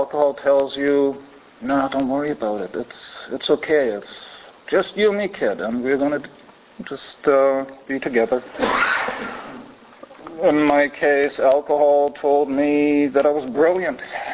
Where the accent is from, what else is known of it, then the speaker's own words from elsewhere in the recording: Germany; English is a second language; briefly, where I come from, it's pretty obvious. Germany won 2-0 against Sweden, if anybody cares. I was born in Germany shortly after the war.